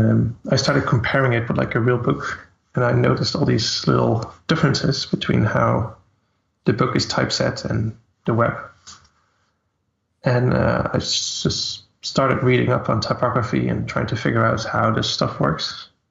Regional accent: Netherlands; also born or lived in Sweden; now in Denmark; I'm Dutch.

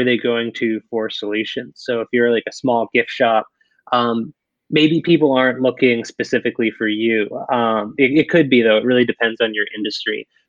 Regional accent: Massachusetts, United States; So I'm from Massachusetts, went to Holy Cross in Worcester

